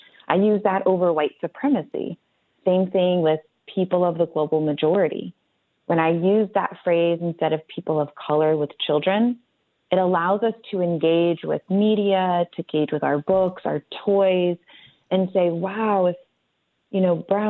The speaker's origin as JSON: {"language": "English", "town": "Rockford", "region": "Illinois", "country": "United States", "tie": "born or raised there", "said": "I grew up in the Midwest in a city called Rockford, Illinois."}